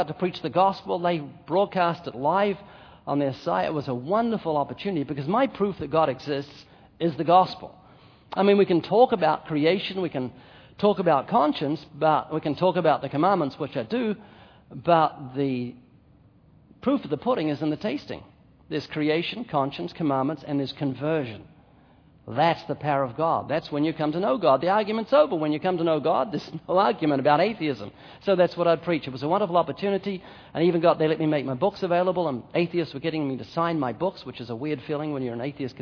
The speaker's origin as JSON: {"language": "English", "country": "New Zealand", "said": "I'm a New Zealander. I speak correct English."}